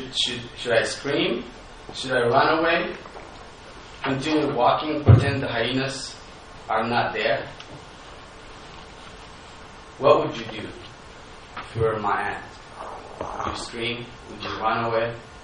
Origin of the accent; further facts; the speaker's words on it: Ethiopia; I was born with goats and sheep, but I wasn't born, except I was born in Middle Ethiopia, where Jesus was born in Bethlehem.